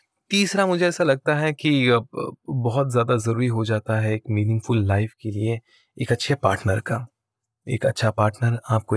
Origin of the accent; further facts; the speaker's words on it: Nagpur, Maharashtra, India; born there; also born or lived in Jalna; मेरा जन्म नागपुर में हुआ था और मेरे पिताजी जालना नाम के मराठवाड़ा महाराष्ट्र के जालना नाम के एक छोटे से टाउन में पैदा हुए थे। मेरी जो इनिशियल जो मेरी पढ़ाई है वो जालना में ही हुई थी।